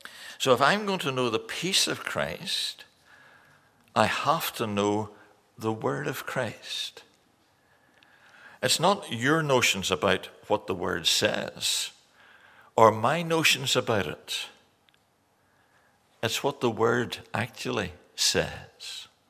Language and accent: English; Ireland; You'll excuse me, I'm Irish basically, so I don't know any better.